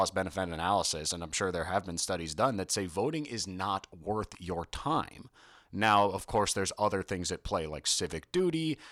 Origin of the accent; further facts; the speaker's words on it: New York, United States; in my home state of New York, we're 48th in the country in turnout.